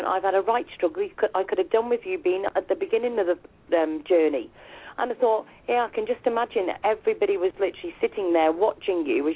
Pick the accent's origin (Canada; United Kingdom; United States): United Kingdom; accent: UK; Did you ring in just because you love my UK accent